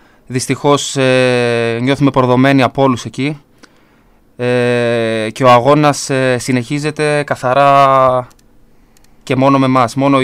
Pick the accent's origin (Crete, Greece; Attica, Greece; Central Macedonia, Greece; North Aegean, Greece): Central Macedonia, Greece; Ierissos; Στο χωριό μου, στην Ιερισσό, το οποίο περνάει δύσκολα.